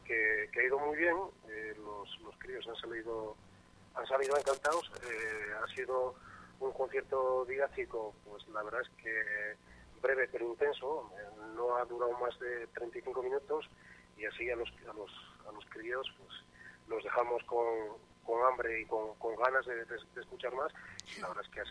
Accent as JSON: {"language": "Spanish", "town": "Peralta", "region": "Navarre", "country": "Spain", "said": "tres trombonistas que somos de aquí de Peralta"}